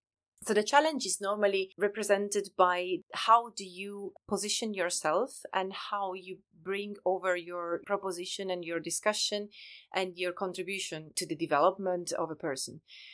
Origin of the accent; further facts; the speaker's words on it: Italy; English is a second language; moved away as an adult; now in Germany; I grew up in Italy, and in Pisa I have studied chemistry.